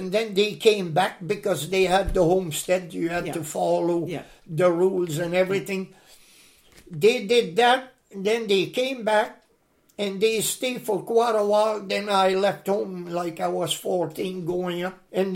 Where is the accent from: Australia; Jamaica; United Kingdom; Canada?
Canada; Montreal, Quebec; born there; I was born in Montreal, and my parents moved west from there.